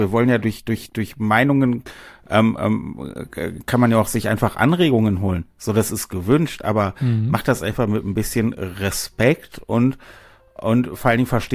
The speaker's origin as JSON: {"language": "German", "country": "Germany", "said": "Ich bin Deutscher, ich weiß das."}